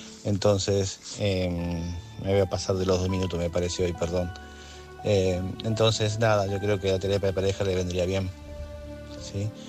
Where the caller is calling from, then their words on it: Barcelona, Catalonia, Spain; corresponsal de Barcelona. Aquí estoy nuevamente.